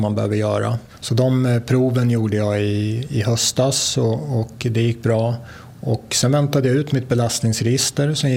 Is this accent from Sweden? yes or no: yes; Stockholm, Stockholm County, Sweden; Stockholm är min hemstad och jag ville hem till Stockholm.